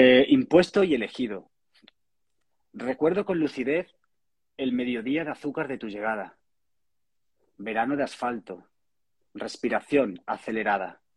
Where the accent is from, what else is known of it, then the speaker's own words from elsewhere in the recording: Torremejía, Extremadura, Spain; also born or lived in Mérida; En Extremadura, yo soy extremeño, nacido en Mérida y natural de Torremejía, que es mi pueblo natal.